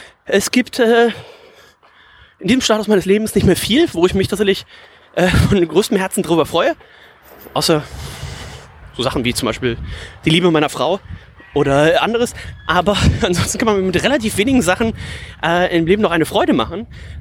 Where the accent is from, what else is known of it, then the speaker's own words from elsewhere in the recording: Hamburg, Germany; gerade für mich als Hamburger, sage ich jetzt mal